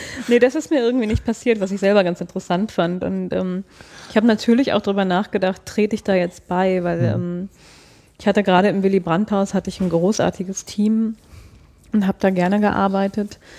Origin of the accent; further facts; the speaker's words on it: North Rhine-Westphalia, Germany; Das war halt im Sauerland auch so ein Verein, der Besäufnisse organisierte